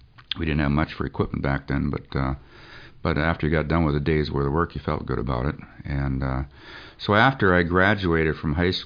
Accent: Wisconsin, United States; I tell you, I'm originally from Wisconsin, and I graduated from high school in 1970.

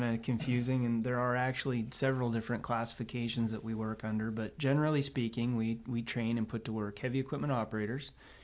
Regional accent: Washington, United States; moved away as an adult; So I actually grew up in Washington State, and like a lot of others, just was dying to see Alaska. Came up in 1999

